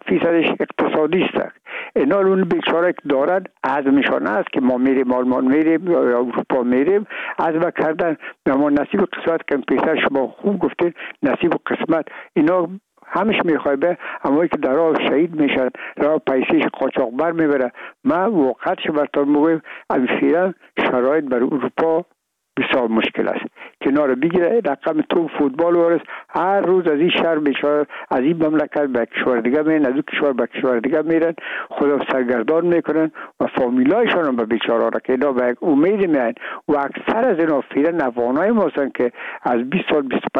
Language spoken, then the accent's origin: Persian; Afghanistan; میگم ما افغان هستیم